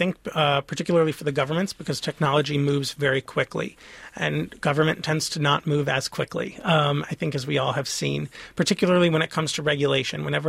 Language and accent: English; Olney, United States; Yes, and Olney's my hometown, so shout out to Olney.